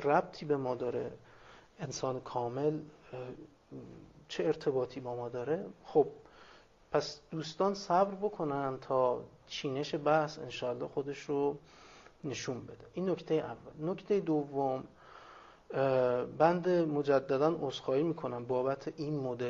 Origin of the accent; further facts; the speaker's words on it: Tehran, Tehran Province, Iran; also born or lived in Qom; now in Najaf, Iraq; حالا من اهل تهران هستم اصالتا، توی قم با ایشون دیدار داشتم بعد از اینکه 7 8 سال قم بودیم بعد اومدیم نجف